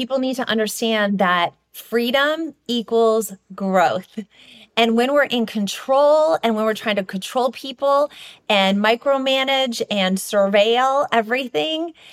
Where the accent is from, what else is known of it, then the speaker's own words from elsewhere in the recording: Iowa, United States; I grew up in Iowa, everyone would go play kickball.